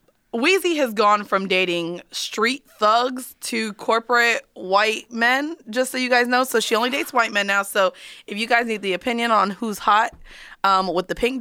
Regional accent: Florida, United States; Well, I'm from Florida and I...

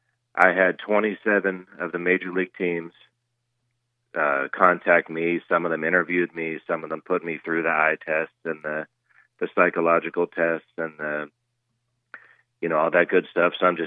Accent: Pittsburgh, Pennsylvania, United States; You know, my mentality, you know, I'm from Pittsburgh, and we have a different mentality from Pittsburgh.

